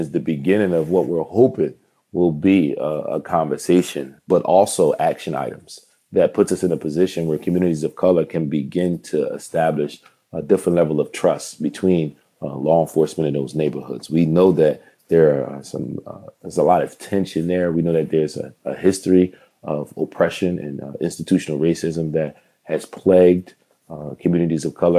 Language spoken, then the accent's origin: English; Philadelphia, Pennsylvania, United States; I've been driving in this city all my life